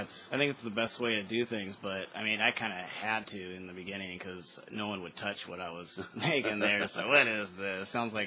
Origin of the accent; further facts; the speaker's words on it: Torrance, California, United States; born there; now in San Pedro, United States; Yeah, I was born in Torrance.